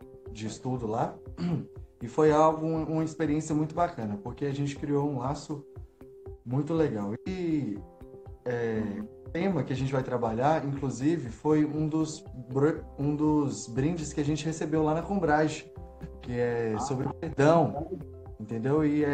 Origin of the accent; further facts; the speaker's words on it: Montes Claros, Minas Gerais, Brazil; Sou de Montes Claros, norte de Minas Gerais. … para quem estiver chegando agora. Sou estudante de engenharia, sou trabalhador espírita daqui da minha região